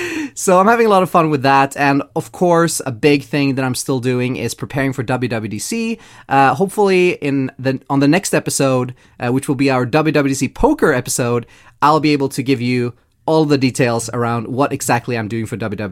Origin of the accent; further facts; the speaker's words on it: Sweden; English is a second language; now in Poland; Just a little trip to Sweden, like I try to do every once in a while to, you know, visit my home country, since it's so easy to get between Poland and Sweden.